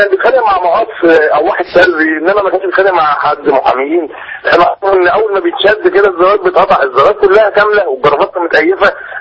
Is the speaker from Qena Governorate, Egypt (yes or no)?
no; Tanta, Gharbia, Egypt; انا من طنطا ان شاء الله